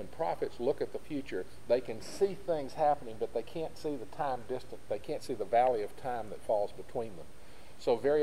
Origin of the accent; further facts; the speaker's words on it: Tennessee, United States; I come from East Tennessee. You ever been there? You ever been up in the Smokies and looked out over some of those vistas?